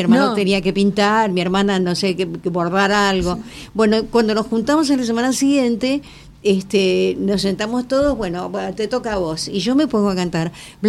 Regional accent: Paraguay; Yo soy paraguaya

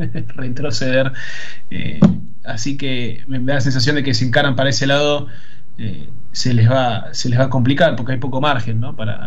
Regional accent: Argentina; A mí me frustra bastante como ciudadano argentino que esta sea la dirigencia que tenemos

